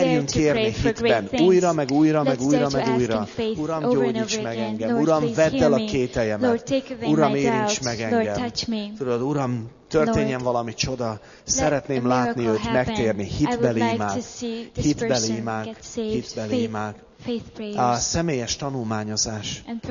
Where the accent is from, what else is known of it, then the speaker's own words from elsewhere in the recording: Hungary; így érzem magam, ugrálni akarok, meg minden, csak magyar vagyok, nem teszem.